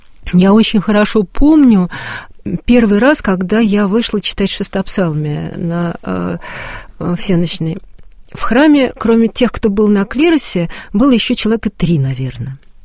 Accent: Moscow, Russia; Нет, в деревне они, может быть, и были, но мы же все москвичи.

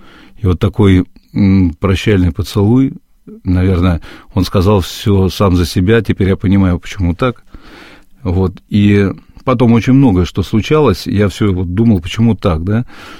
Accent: Moscow, Russia; в матушкином доме, в Москве, откуда я родом

